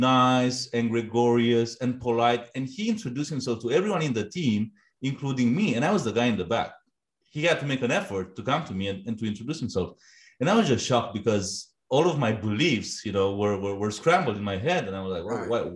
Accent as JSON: {"language": "English", "country": "Romania", "tie": "born or raised there", "second_language": "English", "moved": "yes", "said": "I'm originally from Romania. I was born in 1989. Just a few months before communism came down over there."}